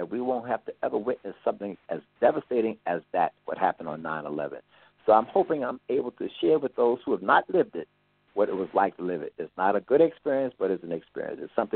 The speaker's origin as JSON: {"language": "English", "town": "Harlem", "region": "New York", "country": "United States", "tie": "born or raised there", "said": "I'm born and raised in Harlem, and I come from a family of seven. Now, there's only four of us left now, but I come from a family of seven."}